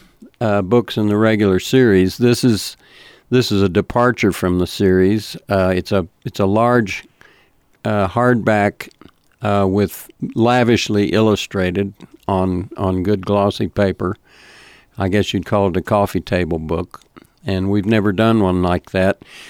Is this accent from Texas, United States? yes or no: yes; Perryton, Texas, United States; And when I was growing up in the Perryton schools, we didn't know that it was something we could even dream about.